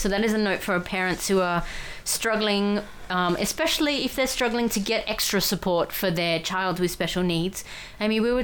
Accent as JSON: {"language": "English", "town": "Newham", "region": "London", "country": "United Kingdom", "said": "I'm from Newham, but we're like 60% of us do not move."}